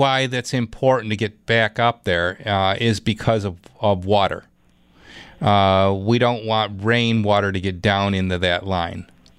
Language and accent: English; Clarence, New York, United States; 803-0930 to Clarence. That's my hometown.